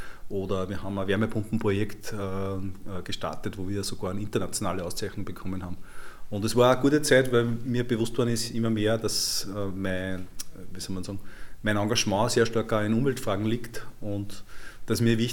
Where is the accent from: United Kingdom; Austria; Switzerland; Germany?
Austria; Amstetten, Lower Austria; Und ja, Amstetten war immer meine Heimat und Amstetten war auch immer, ich habe das Gefühl gehabt, das ist eine wunderbare Stadt, um da zu leben.